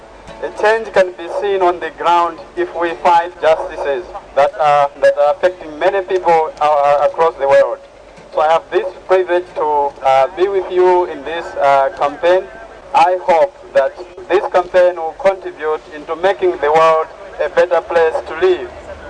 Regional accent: Malawi; I come from Malawi, representing one of the developing countries which is badly affected by bad trade rules.

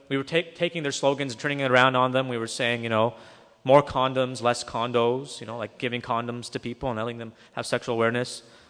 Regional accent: Quebec, Canada; now in Sudbury, Canada; But we're up in Sudbury, and we're some people from Quebec

